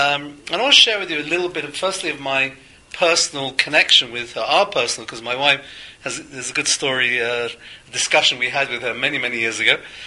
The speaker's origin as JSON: {"language": "English", "region": "England", "country": "United Kingdom", "said": "it's kind of difficult for me as an Englishman to get used to calling anyone like that by her first name"}